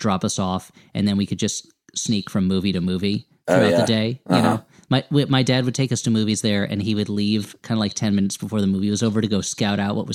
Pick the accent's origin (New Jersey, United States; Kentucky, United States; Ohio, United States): New Jersey, United States; Millburn; In a town called Milburn, which is it's best known for three things.